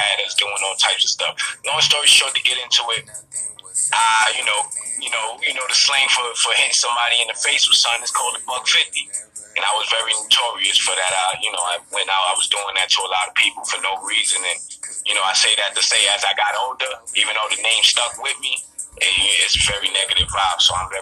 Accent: New York, United States; growing up in New York, you know, back in the day, late 90s, early 2000s

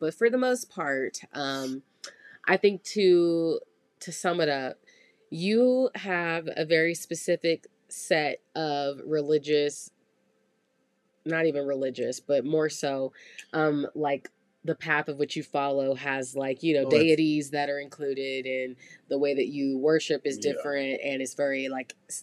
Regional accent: Oklahoma, United States; Because we're from Oklahoma originally.

